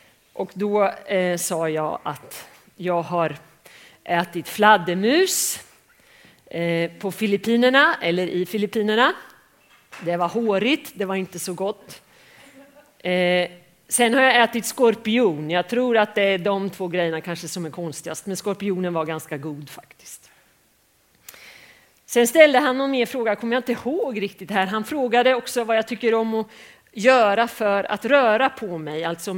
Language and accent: Swedish; Fjugesta, Örebro County, Sweden; now in Nora, Sweden; Ska jag säga något mer liksom seriöst så kommer jag ju från Fjugesta.